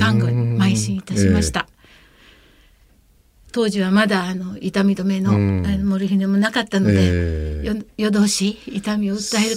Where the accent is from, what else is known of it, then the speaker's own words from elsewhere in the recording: Okayama, Japan; 私は出身は岡山の方なんですけれども、